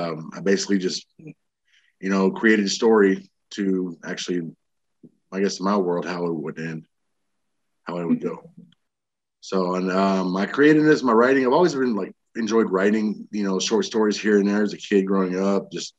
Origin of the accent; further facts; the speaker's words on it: Texas, United States; also born or lived in Illinois / Arizona; I was born in Illinois, raised in all over Texas and Arizona. I was an Air Force brat, and I joined the Army.